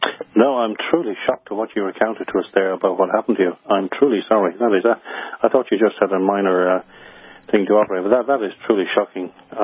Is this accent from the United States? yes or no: no; Ireland; now in United Kingdom; I'm in Wales in England. Wales okay, in the UK. I live in Mid Wales, but I'm Irish.